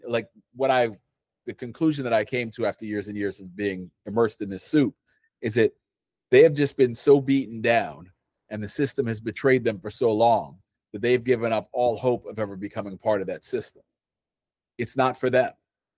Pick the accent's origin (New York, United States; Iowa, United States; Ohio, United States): New York, United States; Well, I mean, we dealt with that to some extent, but we grew up in the New York area. And New York was sort of aspirational.